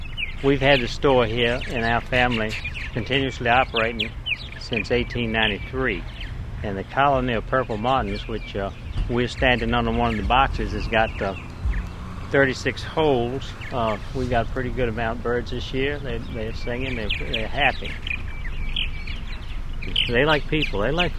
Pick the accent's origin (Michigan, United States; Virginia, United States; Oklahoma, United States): Virginia, United States; Hayside; I'm from Hayside, Virginia.